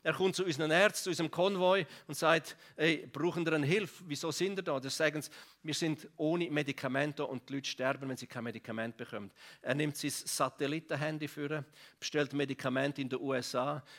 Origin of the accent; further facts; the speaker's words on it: Graubünden, Switzerland; Ich bin ja im Engadin aufgewachsen und die Engadiner so stur, wie sie sind, aber sie liegen mir gleich am Herzen.